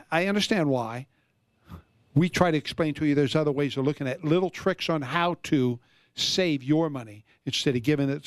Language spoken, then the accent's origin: English; Florida, United States; The house that I grew up in Florida, it was a two-bedroom, and we had maybe 1,050 square feet.